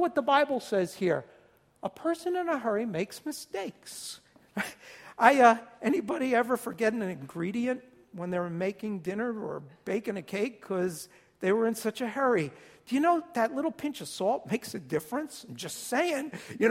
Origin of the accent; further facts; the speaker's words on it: New Jersey, United States; Shake you by this or slap you upside the head because I'm from Jersey.